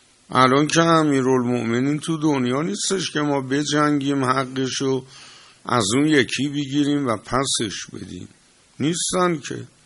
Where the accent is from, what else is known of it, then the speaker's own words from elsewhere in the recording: Iran; نگفتم من ایرانیم